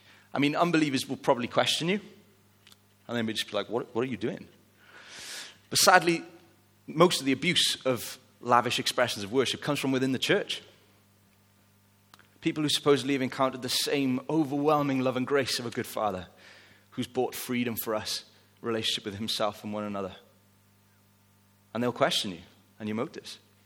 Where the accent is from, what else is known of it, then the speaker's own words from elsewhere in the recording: United Kingdom; but you know, we're British, so we don't do that.